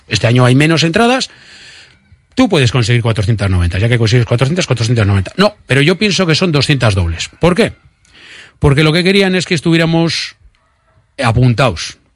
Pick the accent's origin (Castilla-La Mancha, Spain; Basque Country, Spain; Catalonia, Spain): Basque Country, Spain; Bilbao; de Getxo soy yo. Bueno, yo soy de Bilbao.